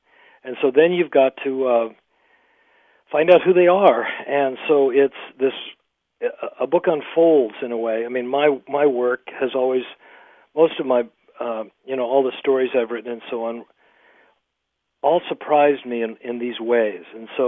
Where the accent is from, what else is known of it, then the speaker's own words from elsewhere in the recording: Utah, United States; When I grew up in Utah, Park City was still an old, rough mining town, kind of vacant.